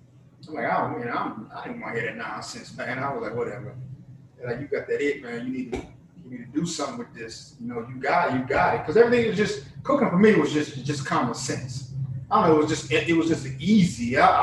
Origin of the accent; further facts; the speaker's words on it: New Orleans, Louisiana, United States; also born or lived in all over the world; Well, I'm from New Orleans, man. I mean, this is home. I'm in New Orleans now, but this is home. But I'm a military brat, man. My dad was in the Army. I'm originally from New Orleans, but I'm a military brat.